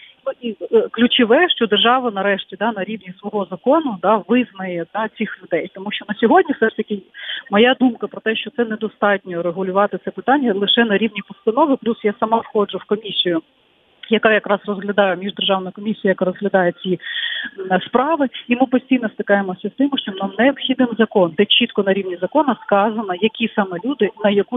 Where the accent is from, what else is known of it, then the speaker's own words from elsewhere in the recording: Crimea, Ukraine; Ну, я розумію, я теж кримчанка